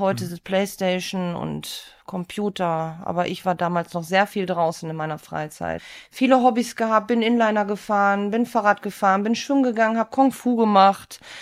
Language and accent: German; Gelsenkirchen, North Rhine-Westphalia, Germany; also born or lived in Gladbeck; Geboren in Gladbeck, aufgewachsen letztendlich in Gelsenkirchen. Also die Kindheit verbracht in Gelsenkirchen.